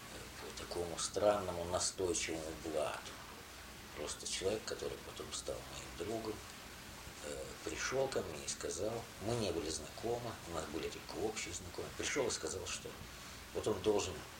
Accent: Moscow, Russia; also born or lived in Ukraine; Я, в общем, москвич с трех лет.

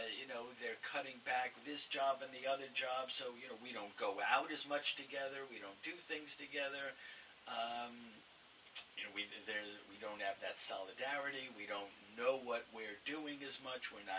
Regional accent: New York City, New York, United States; And growing up in New York as well, where I didn't even know that there was

